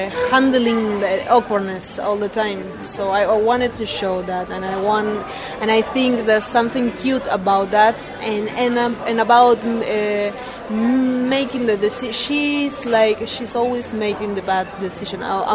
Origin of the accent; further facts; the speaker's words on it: Uruguay; English is a second language; now in Czech Republic; we are now in Czech Republic and we are from Uruguay, and the people from the other half of the world watching it, so it's magic.